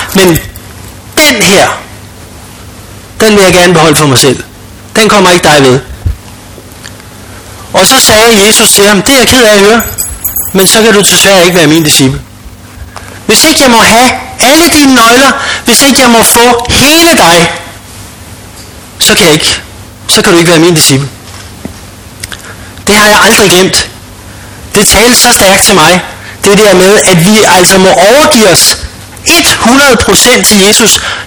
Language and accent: Danish; Copenhagen, Capital Region of Denmark, Denmark; Jeg er københavner, der er det bare med at få det væk.